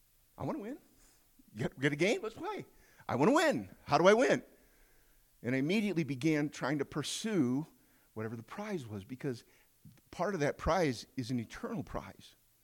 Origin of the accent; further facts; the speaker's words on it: Mississippi River, United States; Because I grew up on the Mississippi River, and this is how you build a bridge.